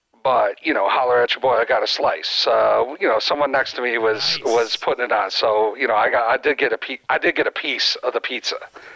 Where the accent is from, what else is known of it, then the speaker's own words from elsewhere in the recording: Naperville, Illinois, United States; Yo, man, I'm straight out of Naptown.